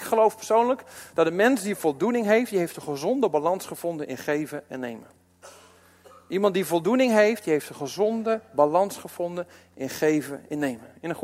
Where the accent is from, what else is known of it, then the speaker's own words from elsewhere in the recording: Netherlands; En eigenlijk zijn wij Nederlanders wel een beetje de wegers.